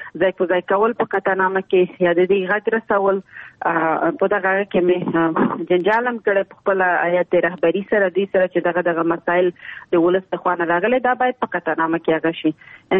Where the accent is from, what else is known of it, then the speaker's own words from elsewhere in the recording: Nangarhar, Afghanistan; ما چې ماته ویل چې ځکه چې مونږ دواړه د ننګرهار یو نو هغه نه کېږي